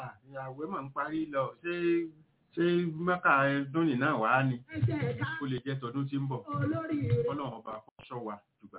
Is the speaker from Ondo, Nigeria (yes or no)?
no; Ibadan, Oyo, Nigeria; Ọmọ Àbàdàn ni mí.